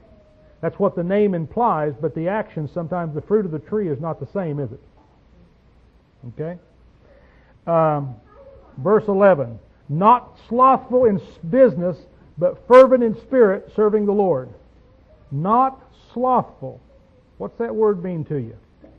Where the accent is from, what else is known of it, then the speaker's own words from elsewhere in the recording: United States; born there; I thank God that I was born in America